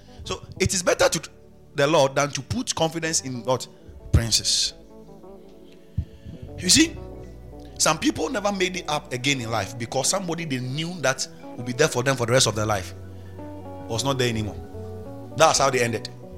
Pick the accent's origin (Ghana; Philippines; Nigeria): Ghana; Sifiamoya; See, if we take some of you to my hometown, okay, where I grew up, Sifiamoya, the clinic over there